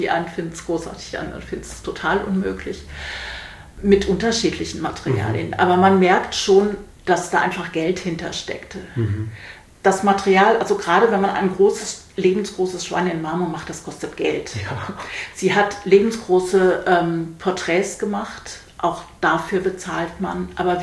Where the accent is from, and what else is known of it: Netherlands